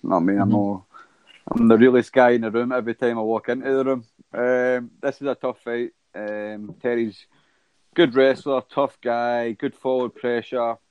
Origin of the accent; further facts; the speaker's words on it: Holytown, Scotland, United Kingdom; we visited where I grew up in Hollytown and that, the flats and stuff like that, so reminisced a wee bit